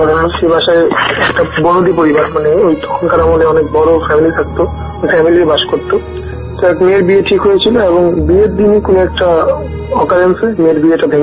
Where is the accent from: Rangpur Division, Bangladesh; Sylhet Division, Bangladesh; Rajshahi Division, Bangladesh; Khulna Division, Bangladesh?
Rangpur Division, Bangladesh; Dinajpur; আমি Dhaka পলিটেকনিকের final year একজন student. আমার হোমটাউন দিনাজপুরে, দিনাজপুরের একটা উপজেলায়।